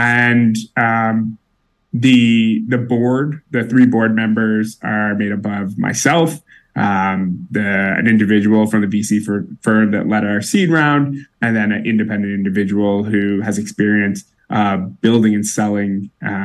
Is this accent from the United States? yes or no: no; Canada; I hail originally from Canada, but now I kind of split time between Toronto and California.